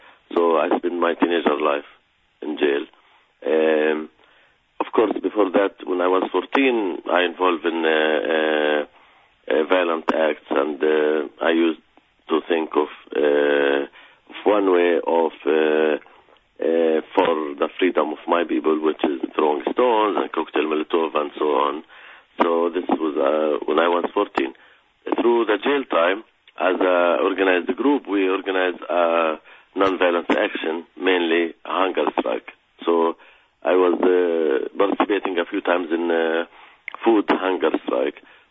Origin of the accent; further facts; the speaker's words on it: Hizma, West Bank, Palestine; English is a second language; now in Ramallah, Palestine; As I grew up in the conflict zone, I was born in Jerusalem, and my village called Hizma is 10 minutes from Jerusalem. My family still live there, and personally, I live in Ramallah since the last 10 years almost.